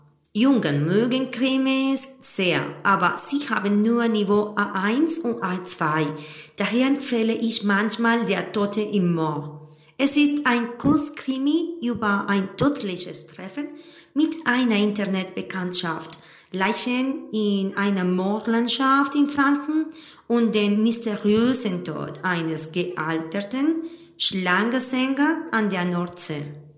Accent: Colombia; Ich komme aus Kolumbien.

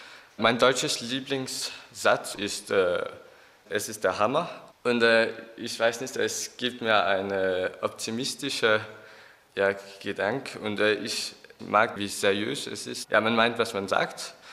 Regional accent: Denmark; German is a second language; ich komme aus Dänemark. Ich wohne in der Hauptstadt Kopenhagen von Dänemark und ich bin im Jahr 2000 geboren. Ich lerne Deutsch

